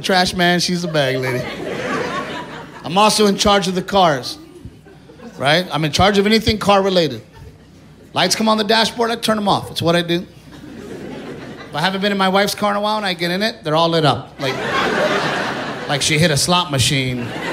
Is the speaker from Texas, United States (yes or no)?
yes; Texas, United States; I was raised here in Texas, so, you know, my dad raised me to take care of my wife, you know?